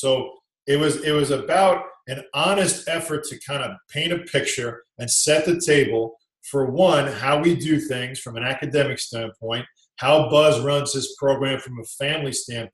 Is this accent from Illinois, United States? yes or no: no; New York, United States; because I grew up in New York and had people, like the Twin Towers are fabric of my existence, right?